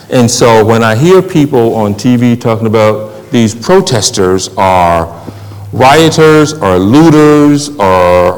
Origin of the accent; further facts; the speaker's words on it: United States; I'm an American. I grew up in America. I have been advantaged by America.